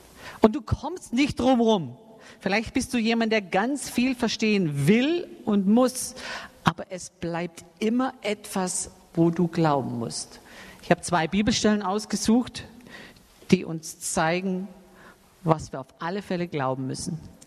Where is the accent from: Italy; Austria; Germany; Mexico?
Germany; Baden-Württemberg; Ich habe mich ja an meine Heimat erinnert. Ich bin ja Schwabe, da sagt man einfach nur Guts Neues.